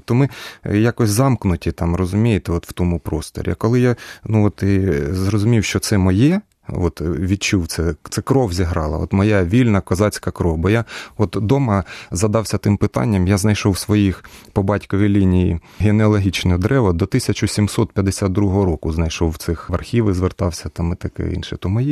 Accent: Cherkasy Oblast, Ukraine; от в містечках маленьких, от звідки я родом, Шевченківщина, там українська мова домінує

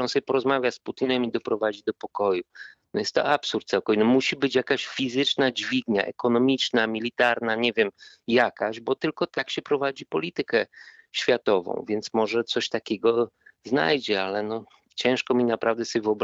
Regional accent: Szczecin, West Pomeranian Voivodeship, Poland; I pozdrawiam mój rodzinny Szczecin. Bardzo zawsze chętnie z Państwem rozmawiam, bo urodziłem się w Szczecinie

